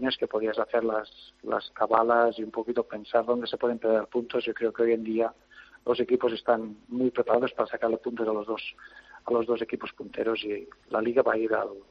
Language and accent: Spanish; Balaguer, Catalonia, Spain; moved away as an adult; also born or lived in Zaragoza; salí muy jovencito de España, eso sí que es verdad, pero hace muchos años que me fui de Zaragoza y de mi ciudad natal en Balaguer